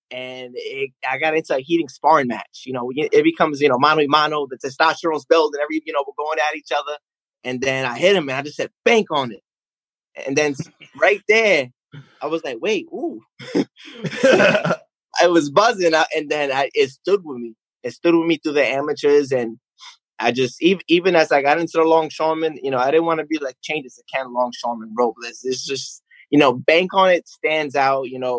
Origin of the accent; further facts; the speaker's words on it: Staten Island, New York, United States; Yes, born and raised. Yes, I'm from Staten Island.